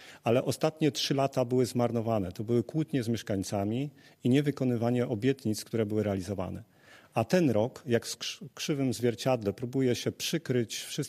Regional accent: Zielona Góra, Lubusz Voivodeship, Poland; Też jestem rodowitym zielonogórzaninem. Tutaj się urodziłem, tutaj się wychowywałem, tutaj mieszkałem, tu się bawiłem, tu się także uczyłem.

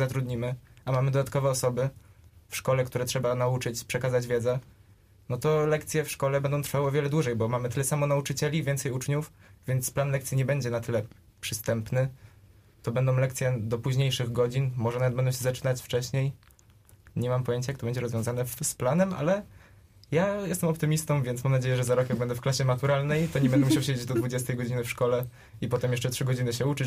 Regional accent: Nowy Kramsk, Lubusz Voivodeship, Poland; Ja jestem z Nowego Kramska.

